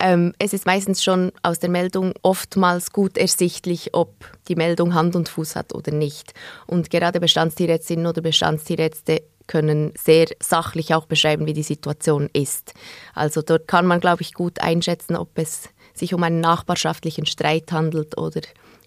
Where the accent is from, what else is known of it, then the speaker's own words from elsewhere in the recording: Bern, Switzerland; Ich bin in Bern aufgewachsen und ich könnte mir keinen Sommer ohne Aare-Schwumm vorstellen.